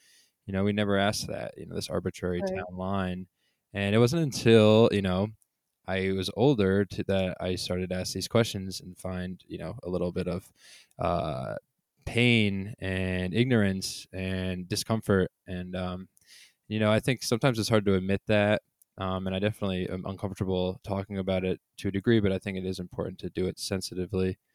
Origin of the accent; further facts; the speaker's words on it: United States; And just growing up in America, you know, you kind of subconsciously believe that guys are the best, white are the best, right?